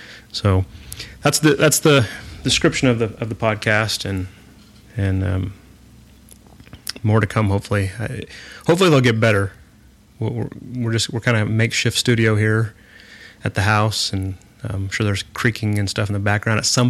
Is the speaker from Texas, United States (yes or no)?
no; Bakersfield, California, United States; a long history of being born and raised in Bakersfield.